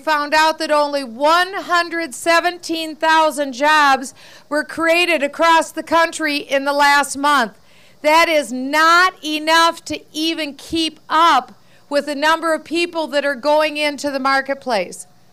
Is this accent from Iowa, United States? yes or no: yes; Waterloo, Iowa, United States; also born or lived in Cedar Falls; I was born in Iowa, proud to be an Iowan. I tell everyone everything I need to know in life I learned in Iowa. Coming from Waterloo and Cedar Falls